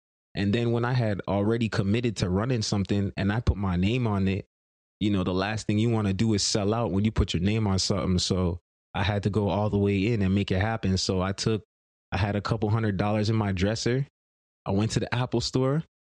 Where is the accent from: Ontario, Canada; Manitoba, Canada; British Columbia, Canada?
Ontario, Canada; Brampton; because it was in my hometown out in Brampton.